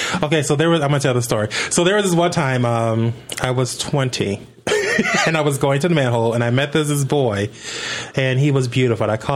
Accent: Chicago, Illinois, United States; So I grew up in the Manor, Jeffrey Manor. Near the hundreds, that's

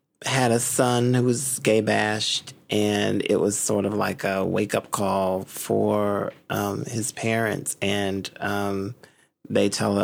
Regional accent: Hickory, North Carolina, United States; I'm from Hickory.

